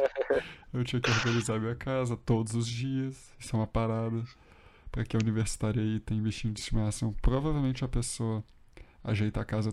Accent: Belo Horizonte, Minas Gerais, Brazil; moved away as an adult; now in Campinas, Brazil; eu mudei pra Campinas, sabe? Aí, galera não manja, mas eu sou de BH. E aí, passei na Unicamp, e aí fui pra Campinas e tal, morar lá.

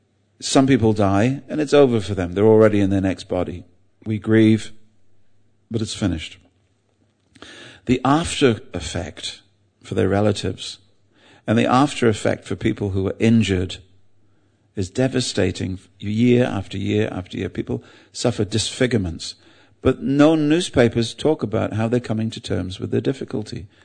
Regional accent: England, United Kingdom; And I'm an Englishman, so what do I know?

